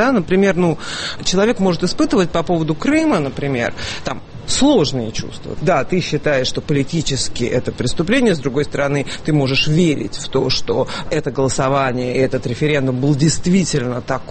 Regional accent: Russia; Да, я из России

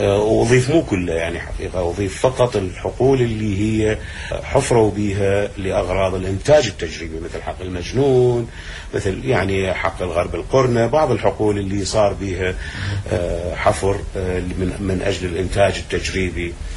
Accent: Iraq; احنا عندنا بالعراق نسبة النجاح بالحصول على نفط وغاز

